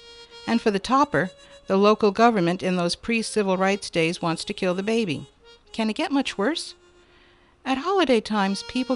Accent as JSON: {"language": "English", "town": "New York City", "region": "New York", "country": "United States", "lives_now": "Surrey, California, United States", "said": "We're originally from New York City. I come from a huge family, and there we were, just the two of us, in a basement apartment in Surrey, British Columbia."}